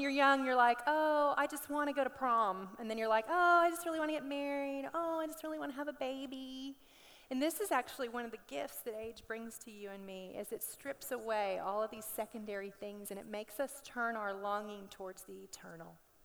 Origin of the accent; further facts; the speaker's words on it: Dallas, Texas, United States; I'm from Dallas. You know how shiny it is there?